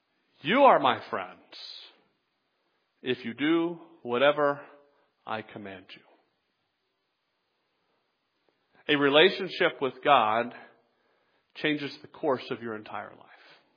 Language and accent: English; the South, United States; I'm from the South, so that's what I talk about, okay?